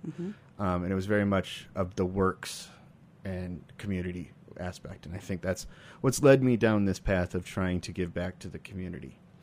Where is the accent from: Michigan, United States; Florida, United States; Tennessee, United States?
Michigan, United States; Detroit; So I grew up in Metro Detroit, Michigan, and to a criminal defense father and a mother who was in hospital administration.